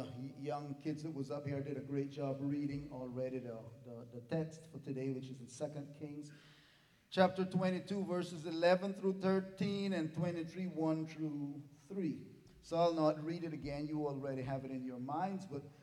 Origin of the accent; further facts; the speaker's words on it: Roatan, Bay Islands, Honduras; from the islands of Honduras called the Bay Islands, Roatan. And that's where I get my English and my accent from.